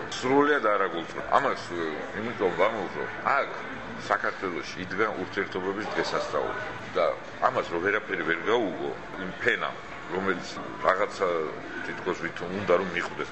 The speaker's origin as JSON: {"language": "Georgian", "region": "Tbilisi", "country": "Georgia", "tie": "born there", "said": "თბილისში დავიბადე და ცხოვრობენ"}